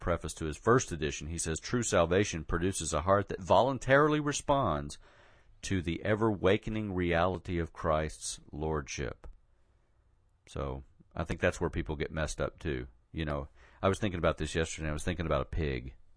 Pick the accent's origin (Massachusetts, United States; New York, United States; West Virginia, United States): West Virginia, United States; Gary; I'm the one from West Virginia.